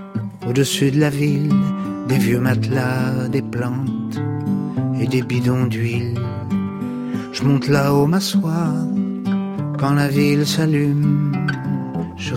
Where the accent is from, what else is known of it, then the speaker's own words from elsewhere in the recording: France; je suis français